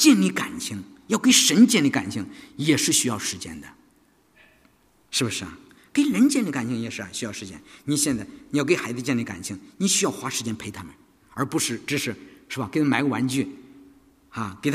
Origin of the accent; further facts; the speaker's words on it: China; 我们中国人常常的啊，很容易对别人评头论足，说长道短，是吧？